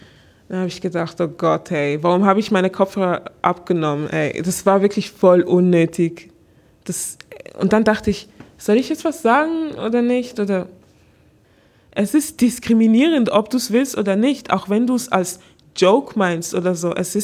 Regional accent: Basel, Basel-Stadt, Switzerland; accent: Basel; ich versuche es jetzt, mein Basler Akzent richtig zu

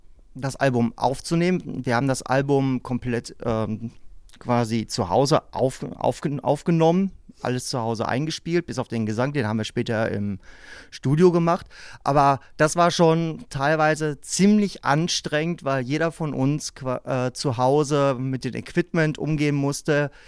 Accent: Dortmund, North Rhine-Westphalia, Germany; born there; ich als gebürtiger Dortmunder komme aus dem Ruhrpott.

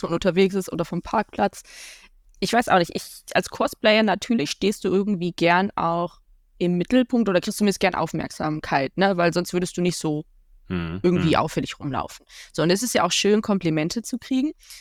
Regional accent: North Rhine-Westphalia, Germany; Ich komme aus dem Ruhrgebiet, Leute. Da, im Ruhrgebiet macht man das so.

